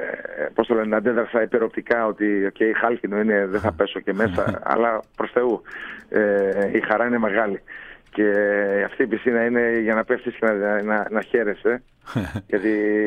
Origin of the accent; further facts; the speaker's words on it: Greece; Γιατί και σαν Έλληνες είμαστε λίγο επιρρεπείς.